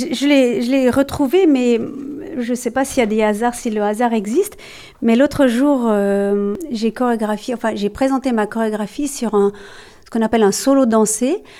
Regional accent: Geneva, Switzerland; je suis retournée chez moi à Genève

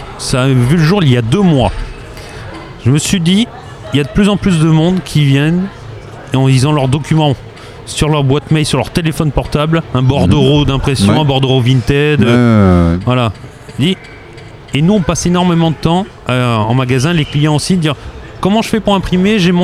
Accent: Soyaux, Nouvelle-Aquitaine, France; Moi, je suis originaire de Charente. Hein. Je suis né à Soyeaux.

